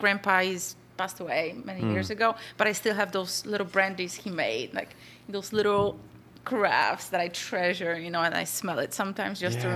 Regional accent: Poland; now in United States; No, I came from Poland. Straight from Poland, yes.

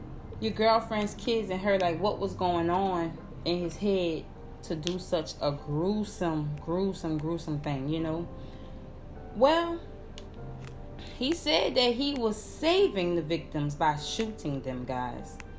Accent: New Orleans, Louisiana, United States; I'm from New Orleans, from the west side of New Orleans, and I've been through Katrina, Hurricane Katrina, and devastating.

